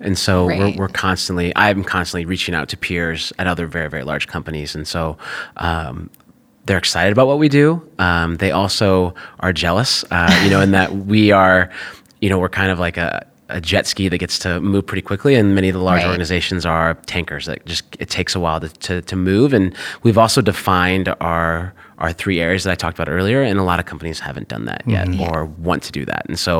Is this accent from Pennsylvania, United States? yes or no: no; Omaha, Nebraska, United States; So I grew up in North Omaha.